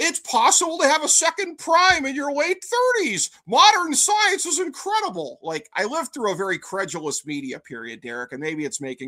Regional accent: Cleveland, Ohio, United States; the baseball fans in my hometown of Cleveland here

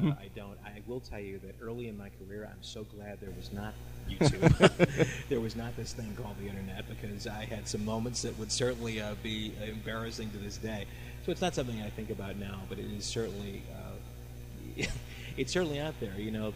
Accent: St. Louis, Missouri, United States; now in Cleveland, United States; I mean, Cleveland is a lot like St. Louis in my hometown, in that sometimes you have to convince natives that they're living in a great place

